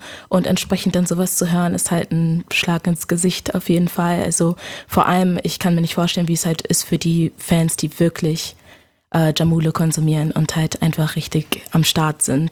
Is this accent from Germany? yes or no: yes; Germany; Also meine Eltern sind aus Ghana. Ich bin hier geboren in Deutschland, schon immer hier gewesen.